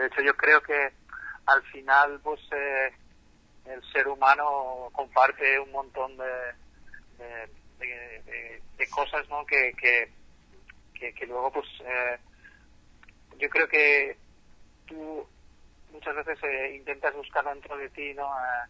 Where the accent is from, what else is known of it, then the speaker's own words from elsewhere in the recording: Valencia, Valencian Community, Spain; moved away; yo soy de Valencia, es del Mediterráneo, es un clima templado, cálido, en verdad, no sé, muchísima luz